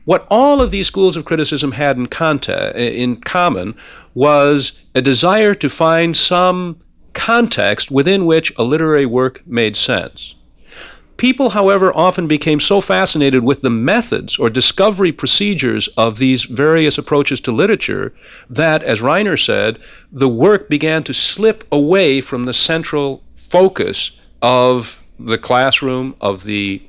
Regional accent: United States; I think that I am an American. I love my country. I'm very deeply attached to it, and I identify with it.

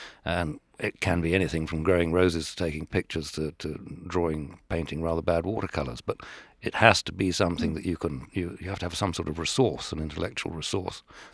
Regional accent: United Kingdom; It was by luck, because as most English people do, when we used to come on vacation to France, we just point the cars and go as fast as we could down to the beach and the coast

